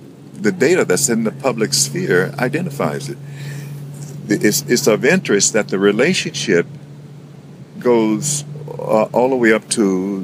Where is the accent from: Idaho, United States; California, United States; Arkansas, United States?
Arkansas, United States; I was born in Arkansas. So I went to early school. I went to a school in Arkansas.